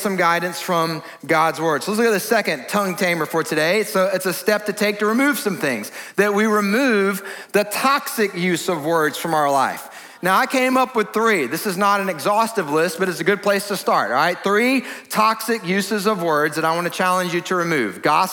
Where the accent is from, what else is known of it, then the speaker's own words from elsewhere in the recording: Georgia, United States; now I was raised in Georgia, so we just say cuss, all right?